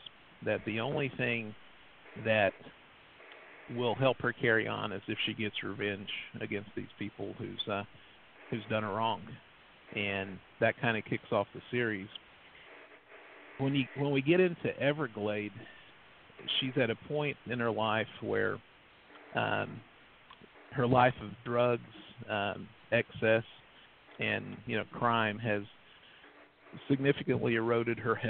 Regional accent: Virginia, United States; also born or lived in Tennessee / North Carolina; now in Bowling Green, United States; Yeah, I grew up in Southwest Virginia, lived in Northeast Tennessee, Western North Carolina, and now in Bowling Green, Kentucky with my wife's son.

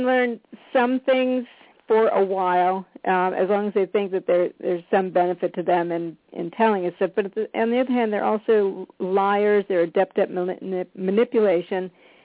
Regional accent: Michigan, United States; I'm from Michigan, so I know how, and I'm not there now for that same reason.

